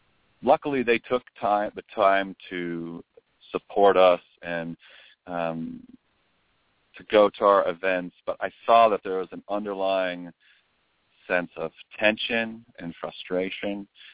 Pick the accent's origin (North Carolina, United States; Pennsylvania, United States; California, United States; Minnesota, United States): Minnesota, United States; I grew up in Minnesota, in a small town near the Minneapolis-St. Paul area, about a town of about 2,500 people.